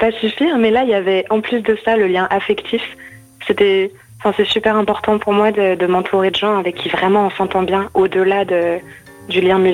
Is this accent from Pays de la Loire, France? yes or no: no; Reims, Grand Est, France; born there; Mais en fait, je suis née à Reims.